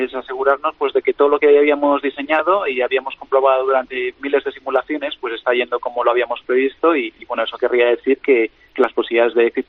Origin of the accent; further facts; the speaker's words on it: Madrid, Community of Madrid, Spain; yo tengo que decir que adoro Galicia, pasaba los veranos en San Senso, pero soy de Madrid. Y de hecho mi madre es de Valencia, yo justamente nací en medio.